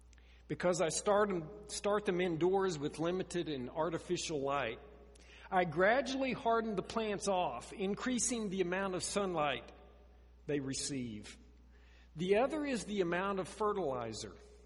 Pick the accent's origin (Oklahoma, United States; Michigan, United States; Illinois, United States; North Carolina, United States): Oklahoma, United States; In your mind's eye, come go with me back to my home state of Oklahoma.